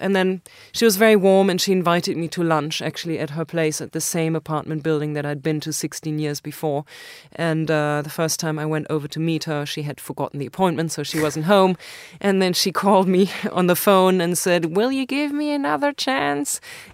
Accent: Germany; And she had heard my accent. And I said, I'm from Germany.

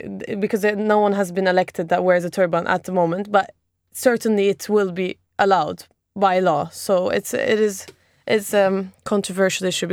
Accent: Izmir, İzmir, Turkey; English is a second language; One of them is from in my hometown, Izmir.

